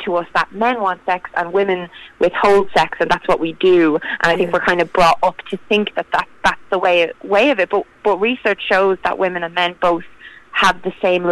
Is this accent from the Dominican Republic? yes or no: no; Ireland; obviously I'm in Ireland and I grew up in Ireland. I went to an all-girls Catholic school run by nuns and stuff.